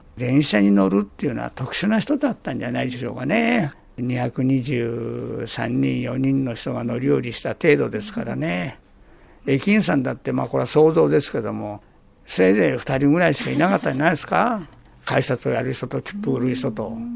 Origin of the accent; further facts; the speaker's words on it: Fujisawa, Kanagawa, Japan; 私もだって、辻堂に生まれて辻堂に育ってますが、小学校5年までですよ、地元は。